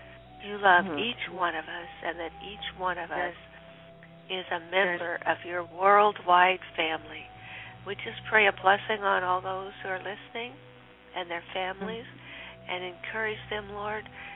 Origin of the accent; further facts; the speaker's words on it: Los Angeles, California, United States; And I'm from Los Angeles, California.